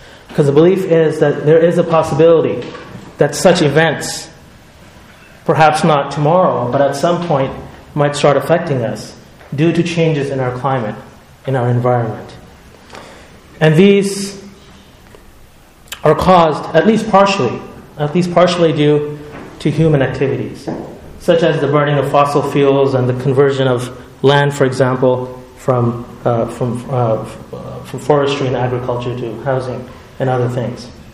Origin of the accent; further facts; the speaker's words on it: Montreal, Quebec, Canada; So when I was a kid, I remember growing up in Montreal